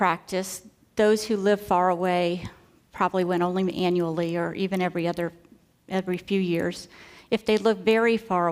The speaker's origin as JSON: {"language": "English", "town": "Sarasota", "region": "Florida", "country": "United States", "tie": "born or raised there", "said": "When I was a little girl growing up in Sarasota"}